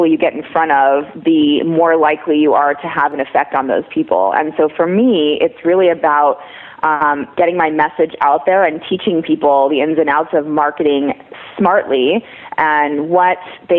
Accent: Los Angeles, California, United States; Well, I'm … from Laurel Canyon, so I'm about as LA as they come.

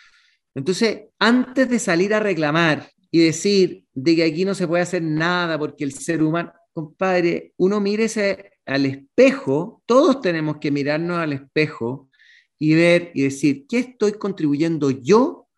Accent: Chile; la actitud que yo creo que tenemos que tener como chileno

